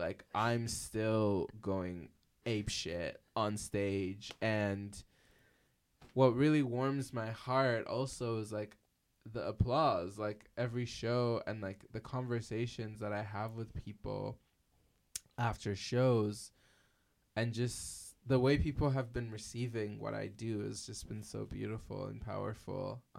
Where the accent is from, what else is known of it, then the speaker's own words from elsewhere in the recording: Surrey, British Columbia, Canada; I'm not Quebecois. I'm from here. I grew up in Surrey.